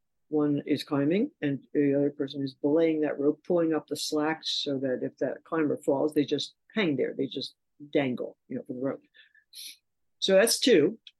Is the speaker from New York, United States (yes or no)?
yes; New York City, New York, United States; Because I grew up in New York City.